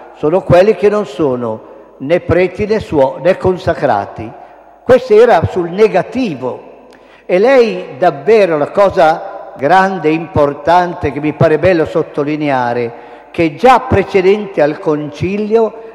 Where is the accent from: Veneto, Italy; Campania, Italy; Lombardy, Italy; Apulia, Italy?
Lombardy, Italy; Magenta; quando ero seminarista a Magenta, nel mio paese di origine, dove io ho celebrato la prima messa